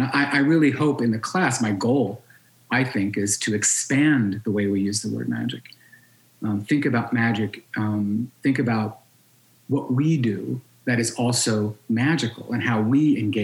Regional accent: the South, United States; because I grew up in the South too

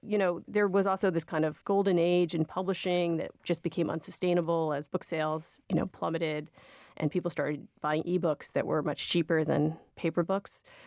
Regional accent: New York, United States; I grew up in the Village. We have an apartment. My parents have been there since 68.

